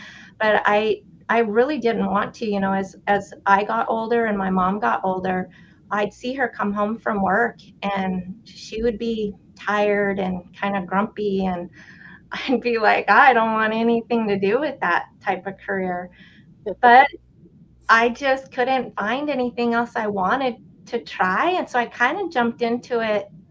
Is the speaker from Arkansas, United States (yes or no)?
no; Montana, United States; I'm out of Billings, Montana. I'm from Montana, small town in the middle of Montana.